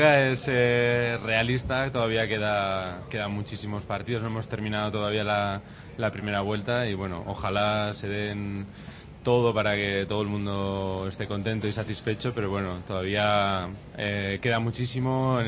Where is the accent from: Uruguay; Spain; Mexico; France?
Spain; Basque Country; Y además soy vasco, o sea que es así.